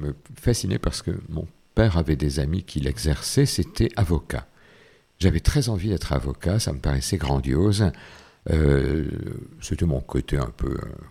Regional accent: France; Alors qu'un autre de mes grands-pères planquait des juifs et s'est fait fusiller en Tchécoslovaquie. Je crois que je suis un vrai Français de ce point de vue.

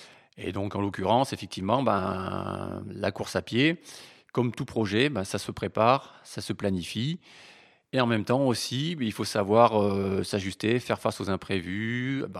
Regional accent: Auvergne-Rhône-Alpes, France; Je suis originaire du Puy-de-Dôme et c'est là que j'ai fait mes premiers pas en tant que coureur.

